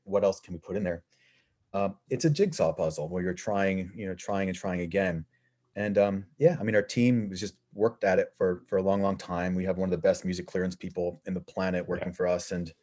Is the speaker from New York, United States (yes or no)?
yes; New York, United States; So being a New Yorker, the first thing thought was